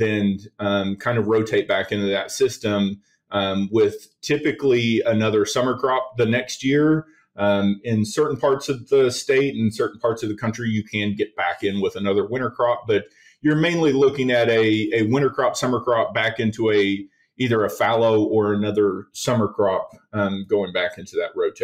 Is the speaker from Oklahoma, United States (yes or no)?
yes; Oklahoma, United States; I'm an original Okie. I was born and raised here in Oklahoma.